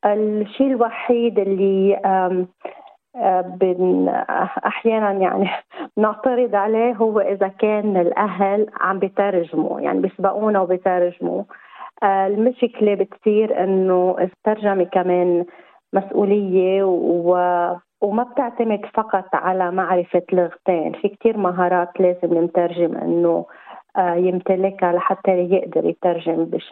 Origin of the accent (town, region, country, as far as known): Lebanon